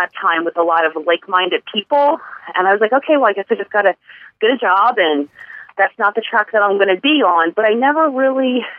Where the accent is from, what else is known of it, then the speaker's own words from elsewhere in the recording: Pennsylvania, United States; I'm originally from, actually, just a suburb outside of Philadelphia in Bucks County is where I live, and I was born and raised in the Bucks County area.